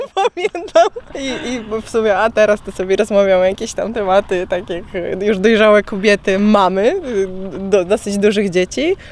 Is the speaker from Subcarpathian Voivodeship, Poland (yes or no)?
no; Gdynia, Pomeranian Voivodeship, Poland; ja się urodziłam w Gdyni, w szpitalu w Rydłowie nawet, więc jestem gdynianką od urodzenia i mieszkanką Gdyni byłam też przez lat 30 parę nawet chyba.